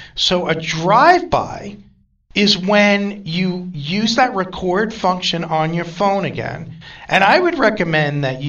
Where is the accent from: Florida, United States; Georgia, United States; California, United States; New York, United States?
New York, United States; accent: New York; And being with my New York accent, right, I mean, it kind of has a whole different meaning where I come from, a drive-by.